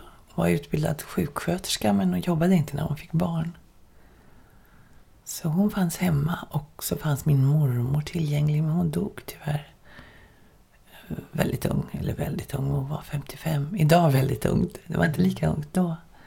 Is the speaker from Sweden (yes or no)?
no; Helsinki, Uusimaa, Finland; born there; När vi bodde i Helsingfors, eftersom jag är född i Helsingfors, då var det ju krig